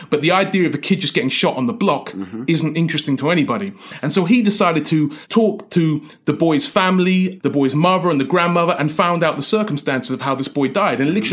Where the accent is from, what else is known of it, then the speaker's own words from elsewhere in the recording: London, United Kingdom; once they realised I was from London, they kept on knocking on my door.